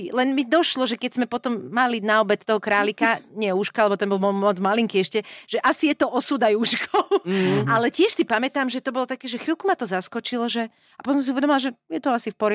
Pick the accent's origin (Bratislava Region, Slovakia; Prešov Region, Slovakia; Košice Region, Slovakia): Bratislava Region, Slovakia; Bratislava; ja som panelákové decko z Bratislavy, ale chodila som aj k druhej babke na východ